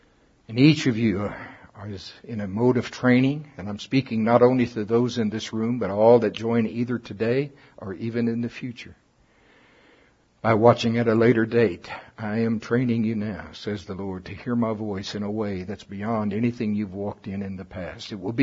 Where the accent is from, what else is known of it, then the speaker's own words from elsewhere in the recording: the South, United States; Well, I'm from the South. We serve bologna.